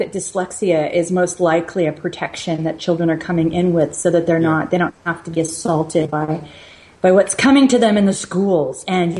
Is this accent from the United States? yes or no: yes; Four Corners, United States; Without, you know, my family were ranchers. I come from the Four Corners.